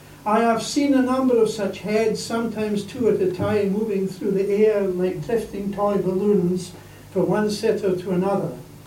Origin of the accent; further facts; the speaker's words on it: Mull, Scotland, United Kingdom; I mean, I grew up in Mull, and when we were young in Mull, my brothers